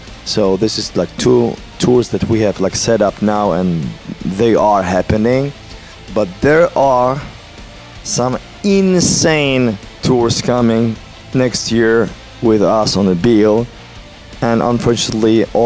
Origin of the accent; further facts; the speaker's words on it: Poland; well, I'm proud of being Polish.